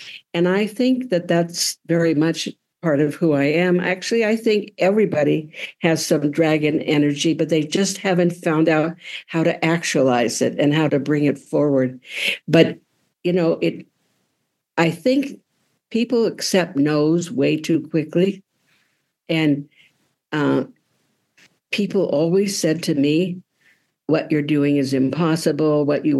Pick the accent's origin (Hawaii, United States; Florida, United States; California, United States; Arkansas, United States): Hawaii, United States; this woman with the Polaroid camera and the general, and I'm from Hawaii.